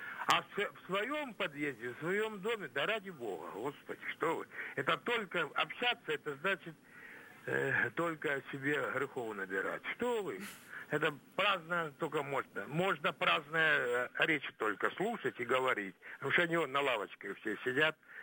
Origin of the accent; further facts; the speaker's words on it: Novorossiysk, Krasnodar Krai, Russia; Я из Новороссийска